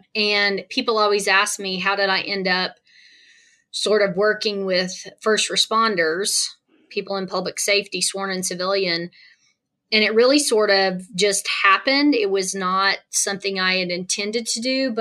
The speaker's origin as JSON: {"language": "English", "town": "Birmingham", "region": "Alabama", "country": "United States", "tie": "born or raised there", "said": "Yeah, I am originally from Alabama. I grew up in Birmingham, went to Auburn University for my undergrad"}